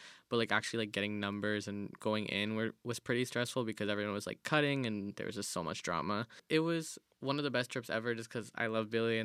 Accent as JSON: {"language": "English", "town": "Toronto", "region": "Ontario", "country": "Canada", "said": "since I'm from Toronto and the shows were"}